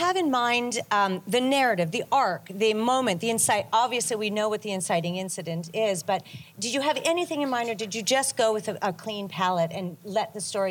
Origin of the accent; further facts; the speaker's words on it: Winnipeg, Manitoba, Canada; then it opened in my hometown, Winnipeg